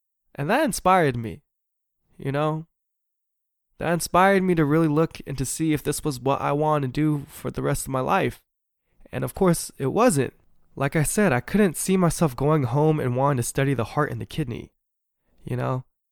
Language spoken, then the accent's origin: English; California, United States; You know, I'm from the Bay Area, and in the Bay Area, they pay nurses a lot.